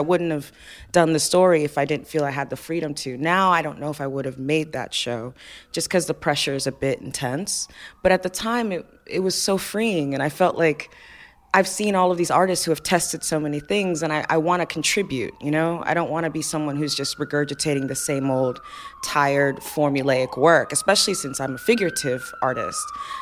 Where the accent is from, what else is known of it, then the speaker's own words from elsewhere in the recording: Nigeria; I knew they were going to be Nigerian, because I'm Nigerian, so that's, you know.